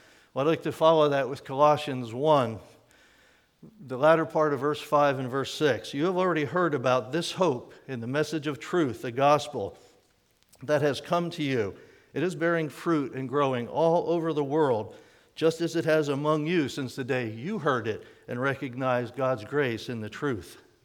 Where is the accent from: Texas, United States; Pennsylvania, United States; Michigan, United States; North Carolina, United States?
Pennsylvania, United States; Since I'm from Center County